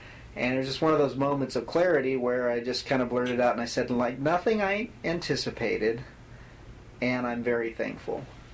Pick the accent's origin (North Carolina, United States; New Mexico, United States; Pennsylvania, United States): New Mexico, United States; Albuquerque; also born or lived in Abilene, Texas; now in Lawrence, United States; I grew up in Albuquerque, New Mexico, mainly, and did basically a seminary program in Abilene, Texas.